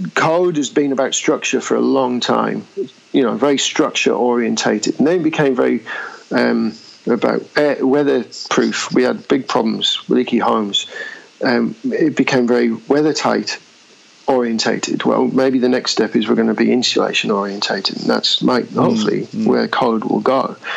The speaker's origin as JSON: {"language": "English", "region": "England", "country": "United Kingdom", "accent": "English", "said": "I mean, obviously, might be able to tell from my accent, I'm from England. And we live quite densely. We live in small homes that are banged together."}